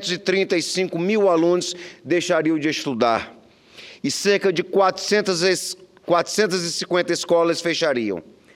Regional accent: Cruzeiro do Sul, Acre, Brazil; no meu município, na minha terra natal, que se chama Cruzeiro do Sul

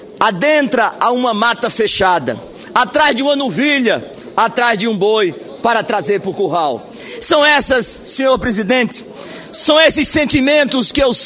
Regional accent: Paraíba, Brazil; nos orgulha muito, como nordestinos, como paraibanos

